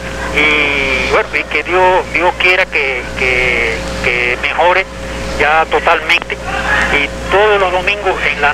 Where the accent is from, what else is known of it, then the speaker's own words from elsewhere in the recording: Cuba; y como nacional, como cubano